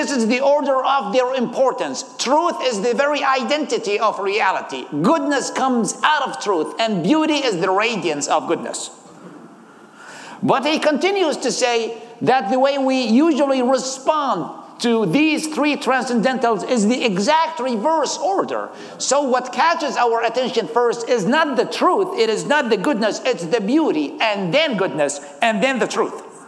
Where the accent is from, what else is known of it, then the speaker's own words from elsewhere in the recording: Baghdad, Baghdad Governorate, Iraq; English is a second language; I am 38. I was born and raised in Baghdad, Iraq.